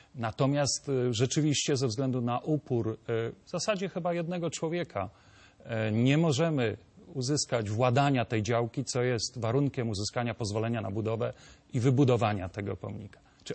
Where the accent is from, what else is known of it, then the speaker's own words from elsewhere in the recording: Poznań, Greater Poland Voivodeship, Poland; szczególnie my poznaniacy.